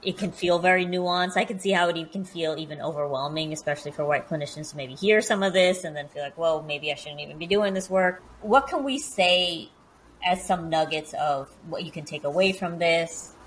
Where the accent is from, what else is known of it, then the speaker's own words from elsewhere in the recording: New York, United States; now in Alabama, United States; I know I grew up in New York, and now I'm in Alabama